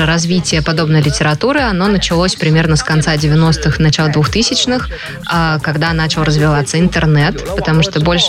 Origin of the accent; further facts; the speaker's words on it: Chongqing, China; Russian is a second language; у меня на родине, в моем родном городе Чунцине, сейчас почти 40 градусов жары